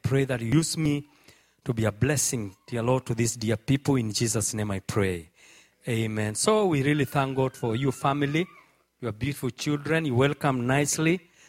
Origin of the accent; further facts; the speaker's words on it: Nakuru, Nakuru County, Kenya; His own parents are very good friends of mine, and we come from Nakuru.